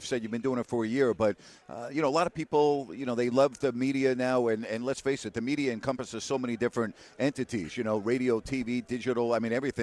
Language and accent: English; New York, United States; I'm from New York, grew up diehard Giants fan